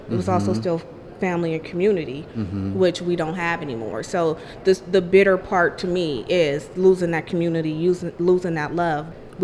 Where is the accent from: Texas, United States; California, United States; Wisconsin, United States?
California, United States; born or raised there